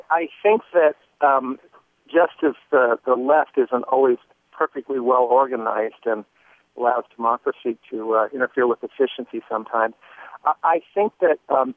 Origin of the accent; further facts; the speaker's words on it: Idaho, United States; I'm from Idaho, and this has been a very rude awakening for me over the last number of years to see how the sausage is made.